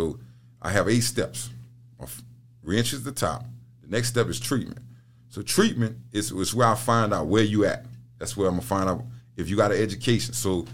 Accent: Louisiana, United States; now in Mississippi; And so, but my job is more difficult because, you know, I come from Louisiana.

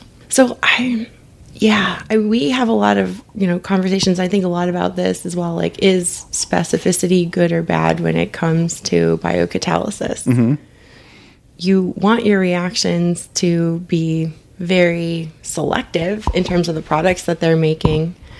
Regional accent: Michigan, United States; We're not physically in Michigan right now, but I am from Michigan and it's winter.

